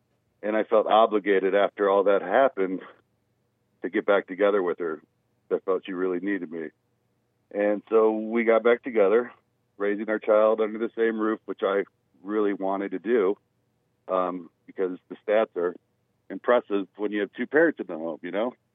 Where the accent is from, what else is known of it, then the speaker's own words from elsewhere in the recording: Detroit, Michigan, United States; you know, we're from Detroit, and she would have homeless people living with us